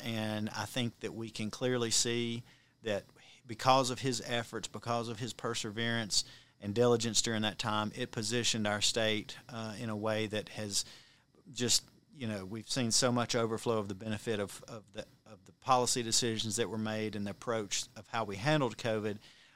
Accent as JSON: {"language": "English", "town": "Cartersville", "region": "Georgia", "country": "United States", "tie": "born or raised there", "said": "who had represented the House 15th District, which is there in my hometown, Cartersville"}